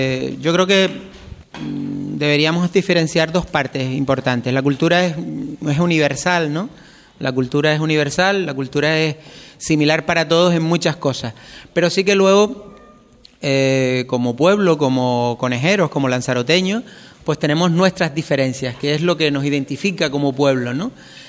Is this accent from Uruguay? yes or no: no; Teguise, Canary Islands, Spain; now in Arrecife, Spain; yo soy de La Villa, de Teguise. Y bueno, como ya conté antes, pues tuve que estudiar en Gran Canaria, como todos los que fuimos a la universidad. Y luego llevo en Arrecife, pues yo creo que ya más de 15 años